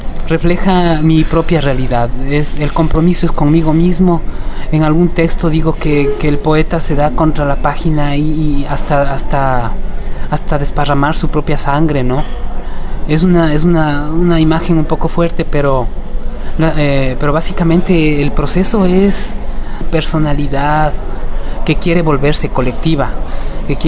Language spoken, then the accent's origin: Spanish; Ecuador; no soy un irreverente como se me ha tratado un poco en mi país, tampoco soy un parricida, porque amo mucho la literatura de nuestros viejos escritores